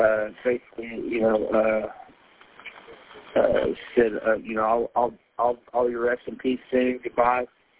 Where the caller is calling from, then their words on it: Houston, Texas, United States; Houston, Texas.